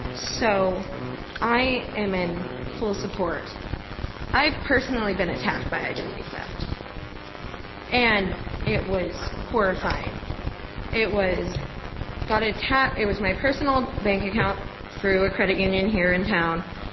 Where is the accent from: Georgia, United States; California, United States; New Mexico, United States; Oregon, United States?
Oregon, United States; Springfield; I am not from Eugene. I am from Springfield. So welcome to the town next door.